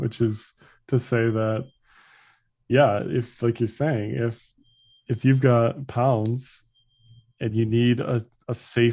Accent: United States; So you go to some places as an American and you just feel

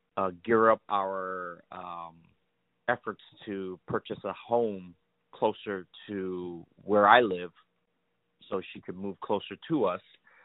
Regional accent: United States; like kind of growing up in the United States, you know, while my parents, you know, like immigrated here and had to struggle for so many years, and I never even get to see any of that. Like, all I really know about is American life.

